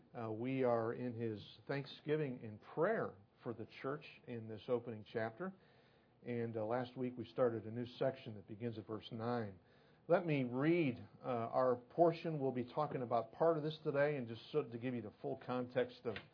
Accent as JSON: {"language": "English", "region": "Illinois", "country": "United States", "tie": "born or raised there", "said": "Growing up outside of Chicago, nearly every Sunday afternoon when a baseball game wasn't on, I would sit down and turn on WGN Channel 9"}